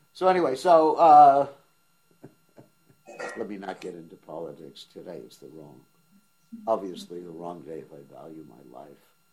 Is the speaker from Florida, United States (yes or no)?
no; New York, United States; You're from India, and I'm from New York, and I know these things.